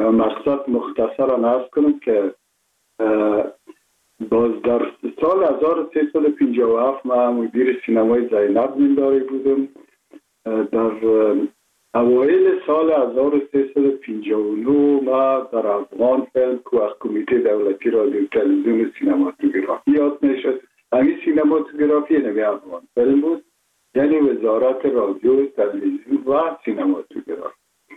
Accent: Kabul, Afghanistan; born there; ما متولد شهر کابل هستم، هستم تاجک و از شهر کونی کابل که از پدر از کابل هستم.

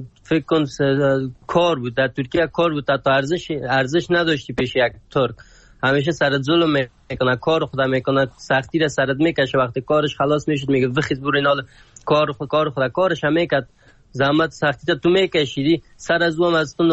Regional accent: Afghanistan; بگویم از افغانستان هستم

